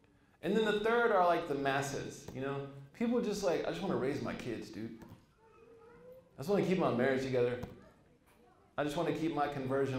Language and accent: English; Oklahoma, United States; And what I realized growing up in Oklahoma, being head of a youth group in Oklahoma, being on an MSA, serving as president of an MSA for a while, being an apprentice imam